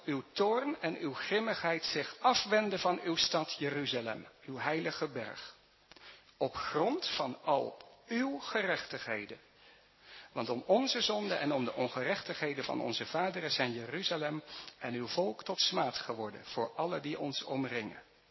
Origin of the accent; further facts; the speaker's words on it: Dordrecht, South Holland, Netherlands; De stad waar ik ben opgegroeid, Dordrecht.